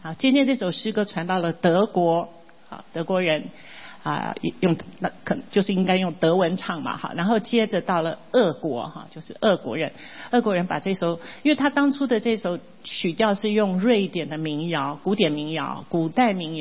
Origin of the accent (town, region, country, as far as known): Taiwan